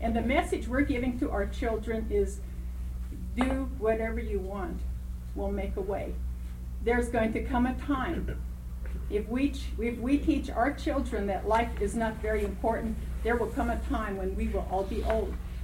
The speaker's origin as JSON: {"language": "English", "town": "Juneau", "region": "Alaska", "country": "United States", "tie": "born or raised there", "said": "I am a full-blooded Tlingit Indian, born and raised in Juneau."}